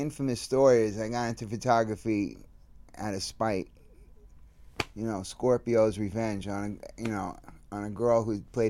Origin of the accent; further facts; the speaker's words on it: Manhattan, New York, United States; Well, I grew up in Manhattan, but I grew up on 9th Street and 5th Avenue at a pivotal time in my life at the old 5th Avenue Hotel.